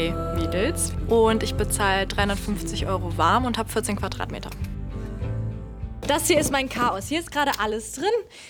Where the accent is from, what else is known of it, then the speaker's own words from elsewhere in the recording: Bonn, North Rhine-Westphalia, Germany; now in Berlin, Germany; Und dann habe ich alles verkauft in Bonn, in meiner alten Heimat und bin dann nach meinem Bauchgefühl gegangen und bin dann nach Berlin gekommen.